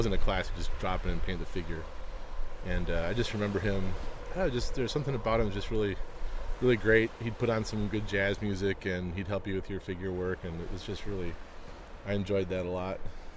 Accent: Rochester, Minnesota, United States; Oh, I grew up in Rochester, Minnesota.

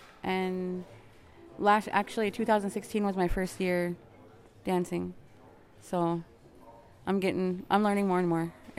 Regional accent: Lac Courte Oreilles, Wisconsin, United States; So I'm from Lacouderie, Indian Reservation in Wisconsin.

